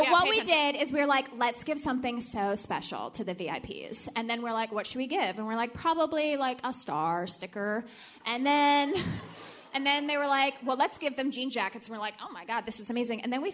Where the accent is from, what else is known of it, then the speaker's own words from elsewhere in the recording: Canada; I'm Canadian.